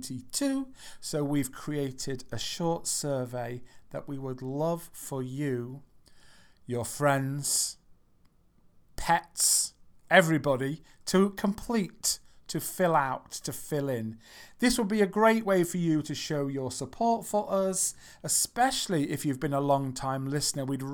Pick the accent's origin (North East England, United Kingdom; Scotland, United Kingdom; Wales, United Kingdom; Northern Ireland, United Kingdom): North East England, United Kingdom; Listen carefully, I'm from Northwest Europe, Northeast England.